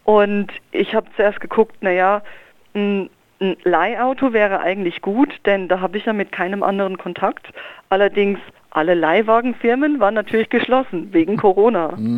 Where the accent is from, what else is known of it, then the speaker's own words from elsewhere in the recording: Germany; meine Eltern leben doch aber in Deutschland und ich bin ja auch Deutsche und hier ist mein deutscher Pass und ich habe auch in Deutschland vorher gelebt